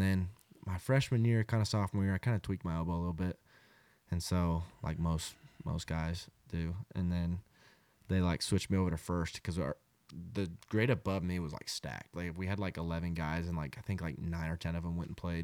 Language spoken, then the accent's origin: English; Tyler, Texas, United States; Cause like my buddies, I mean, growing up in Tyler, obviously my buddies probably went there